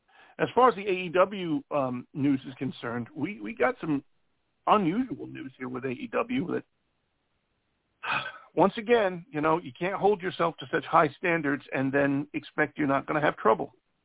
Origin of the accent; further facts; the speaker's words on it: New York, United States; accent: New York; they were poking fun at my New York accent, which I don't think I have.